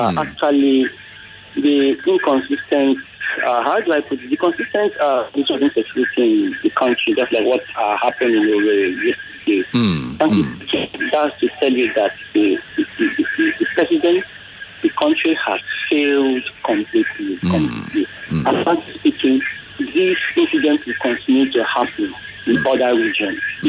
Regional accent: Abia, Nigeria; now in Lagos, Nigeria; I'm from Abia State.

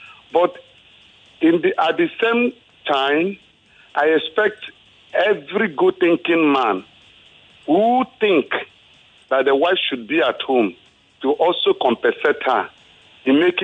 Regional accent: South East, Nigeria; I'm from the Igbo extraction.

